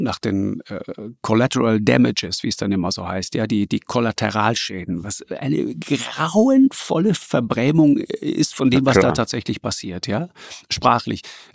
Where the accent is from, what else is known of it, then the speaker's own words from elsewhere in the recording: Germany; ich komme aus Deutschland